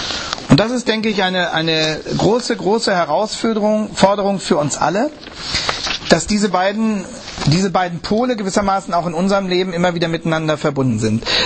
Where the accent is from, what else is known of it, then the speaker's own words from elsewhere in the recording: Hanover, Lower Saxony, Germany; Sie wissen ja, ich komme aus Hannover.